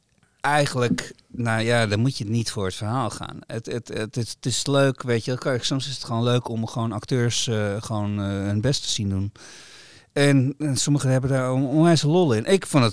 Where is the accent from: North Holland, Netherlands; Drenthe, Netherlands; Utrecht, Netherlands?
North Holland, Netherlands; Amsterdam; Ik ben een Amsterdammer.